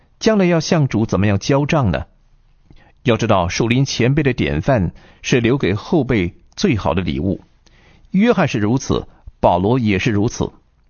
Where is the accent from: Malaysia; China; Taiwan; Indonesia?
China; 我们中国人一般比较含蓄，不大愿意公开赞赏别人